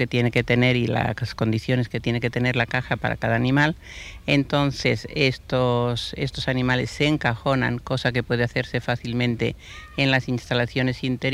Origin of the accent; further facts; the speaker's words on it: Barcelona, Catalonia, Spain; born there; moved away as an adult; now in Madrid, Spain; Yo nací en Barcelona y, bueno, en el año 50 me trasladé a Madrid porque mi dedicación profesional estaba entonces aquí en Madrid